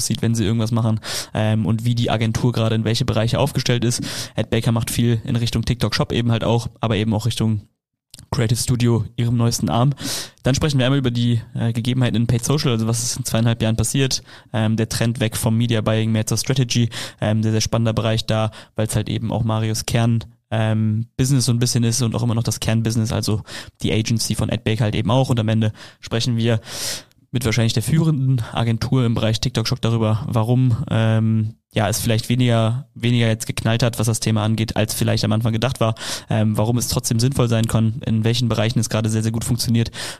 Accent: Leverkusen, North Rhine-Westphalia, Germany; Für mich zählt das als Köln zu sagen. Ich komme ja eigentlich aus Leverkusen sozusagen.

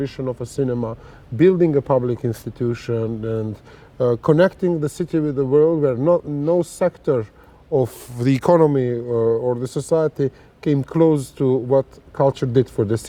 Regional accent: Prizren, Kosovo; English is a second language; I'm from Prizren originally. Being from here, I always thought culture has an important place

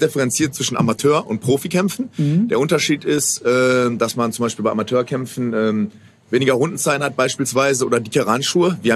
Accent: Bottrop, North Rhine-Westphalia, Germany; Geboren in Bottrop, aufgewachsen in Bottrop

